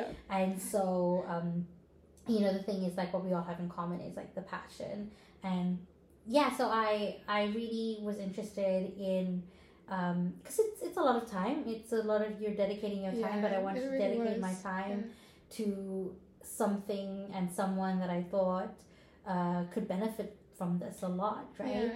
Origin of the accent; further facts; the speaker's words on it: South Africa; And I come from South Africa.